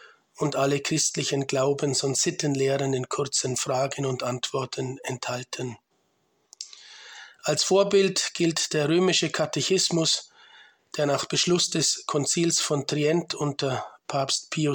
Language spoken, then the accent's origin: German; Bayreuth, Bavaria, Germany; now in Liechtenstein; Komme aus Deutschland ursprünglich, bin in der Diaspora geboren, aufgewachsen in Bayreuth in Oberfranken. Geboren 1977 am 3.6.